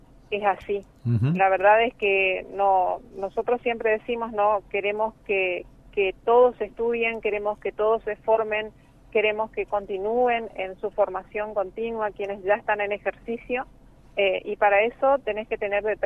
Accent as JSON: {"language": "Spanish", "country": "Argentina", "said": "como ciudadanos argentinos"}